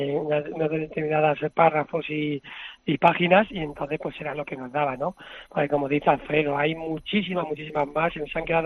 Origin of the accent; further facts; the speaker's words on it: La Solana, Castilla-La Mancha, Spain; me quedaría con la carrera de mi pueblo, ¿no? En mi pueblo también se hace una carrera de 10 kilómetros en La Solana, que tiene 15.000 habitantes